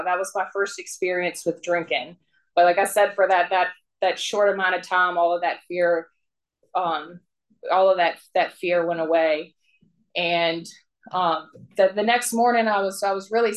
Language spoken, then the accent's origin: English; Mechanicsville, Virginia, United States; born there; So I was born in Mechanicsville, Virginia. So it's a small town right outside of Richmond.